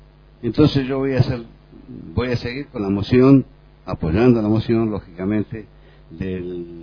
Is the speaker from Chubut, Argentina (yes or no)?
yes; Comodoro Rivadavia, Chubut, Argentina; yo soy de Comodoro Rivadavia